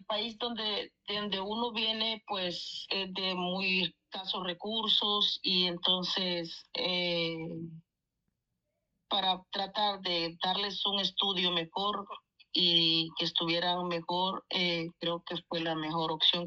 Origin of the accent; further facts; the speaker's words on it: Honduras; moved away as an adult; now in United States; Vengo de Honduras